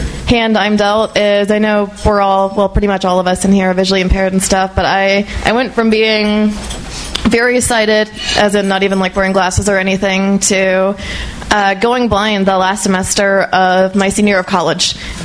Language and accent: English; Rockville, Maryland, United States; I am from Rockville, Maryland.